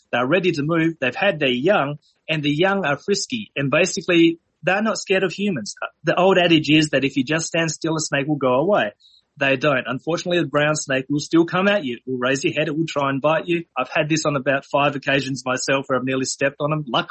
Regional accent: Adelaide, South Australia, Australia; moved away; when I lived back in my hometown, Adelaide, where we did have a swimming pool

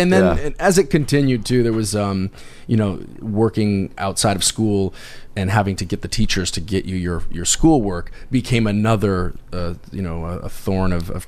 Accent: California, United States; We grew up in California.

